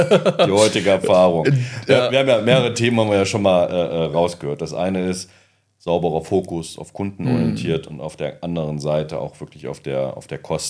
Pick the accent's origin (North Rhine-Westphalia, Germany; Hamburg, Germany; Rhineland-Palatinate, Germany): North Rhine-Westphalia, Germany; Iserlohn; also born or lived in Hemer; Aber ich bin im bisschen im Sauerland groß geworden, Iserlohn, Hemer.